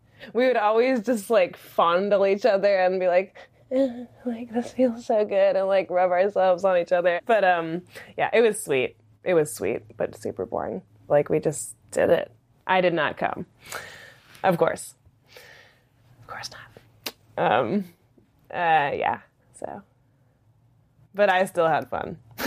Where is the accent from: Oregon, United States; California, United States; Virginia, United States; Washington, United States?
Washington, United States; Seattle; I grew up in North Seattle, a Lake City neighborhood.